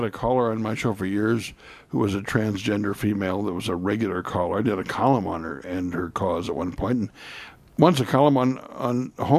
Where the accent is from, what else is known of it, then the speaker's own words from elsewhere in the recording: Lafayette, Indiana, United States; You know, Joliet, as a kid, they would come to my hometown of the Colt World Series from Lafayette, Indiana.